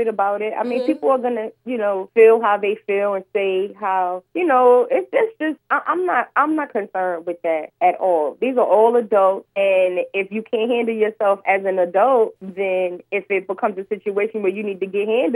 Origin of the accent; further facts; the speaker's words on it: Brooklyn, New York, United States; I am definitely from Brooklyn.